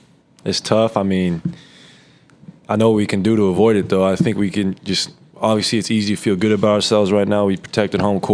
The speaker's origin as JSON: {"language": "English", "region": "Oregon", "country": "United States", "tie": "born or raised there", "said": "I grew up in Oregon."}